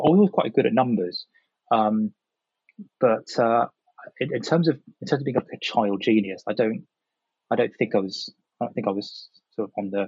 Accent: London, United Kingdom; I grew up in West London.

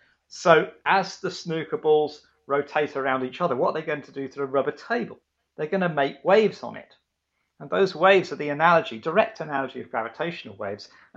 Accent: Sheffield, Yorkshire and the Humber, United Kingdom; And because I'm from Sheffield, the analogy is going to involve snooker

